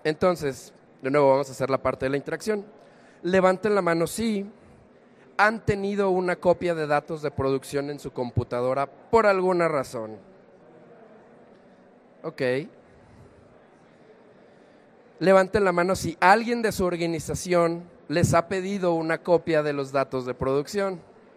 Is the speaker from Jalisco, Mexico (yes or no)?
yes; Guadalajara, Jalisco, Mexico; vengo desde Guadalajara, Jalisco.